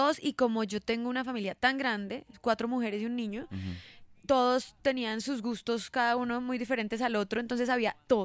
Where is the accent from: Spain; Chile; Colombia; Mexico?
Colombia; Llanos; Pues yo soy llanera, ¿no?